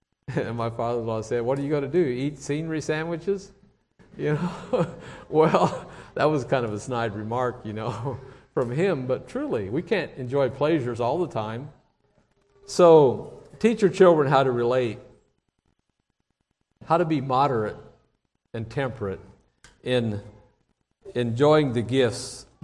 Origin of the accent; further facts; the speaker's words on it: Arthur, Illinois, United States; I grew up in Arthur, Illinois, and if you know anything about that country, it's so flat that you can see things for miles